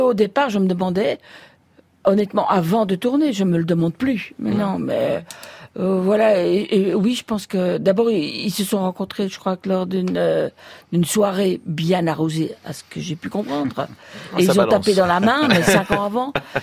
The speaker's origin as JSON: {"language": "French", "country": "Belgium", "said": "comme on dit chez nous en Belgique."}